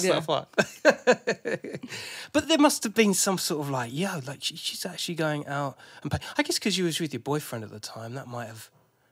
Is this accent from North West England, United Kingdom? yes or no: no; South East England, United Kingdom; now in London, United Kingdom; that was my childhood when I come through from Sussex into you guys.